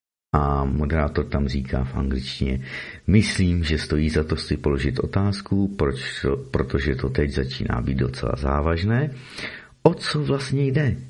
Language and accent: Czech; Donbas, Ukraine; Ano, já jsem z Donbasu a byla jsem tam i v posledních letech a vím, co říkám.